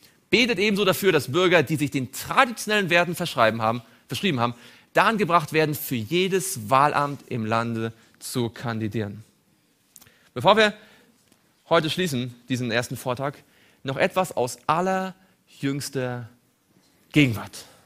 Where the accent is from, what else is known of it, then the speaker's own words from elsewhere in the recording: East Germany, Germany; Ich komme auch aus dem Osten.